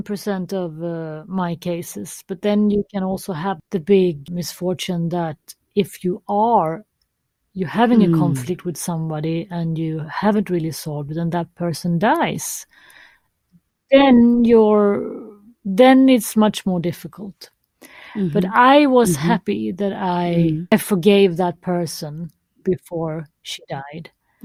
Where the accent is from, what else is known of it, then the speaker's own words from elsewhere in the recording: India; born there; I am adopted. I was born in India.